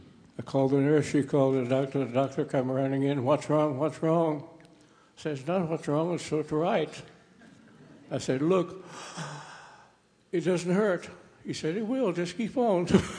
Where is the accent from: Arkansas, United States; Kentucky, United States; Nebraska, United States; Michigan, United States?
Arkansas, United States; I was raised in Arkansas. My dad was a cotton farmer.